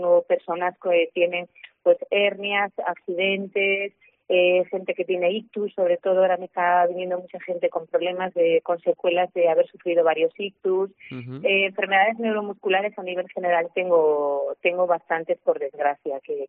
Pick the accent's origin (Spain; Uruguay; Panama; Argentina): Spain; Galicia; Yo soy como buena gallega, la lluvia me gusta